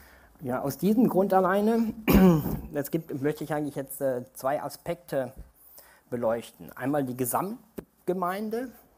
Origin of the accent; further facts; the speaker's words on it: Netherlands; German is a second language; Viele wissen es nicht, aber ich bin Holländer. Ich weiß, dass ich relativ gut Deutsch spreche. Ich bin katholisch aufgewachsen und ich musste früher immer in de Kerk, jedes Wochenende.